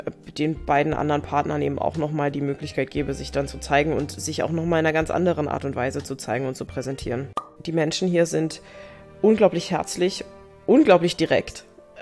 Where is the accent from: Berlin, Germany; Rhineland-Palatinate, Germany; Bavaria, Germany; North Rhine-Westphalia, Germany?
Rhineland-Palatinate, Germany; Brauneberg; also born or lived in Traben-Trarbach; als meine Mama zum zweiten Mal geheiratet hat, dann nach Brauneberg als Kind und da bin ich dann groß geworden und aufgewachsen. Auch meine Oma kommt von der Mosel aus Enkirch, sodass ich quasi im Weinberg rumgekrabbelt bin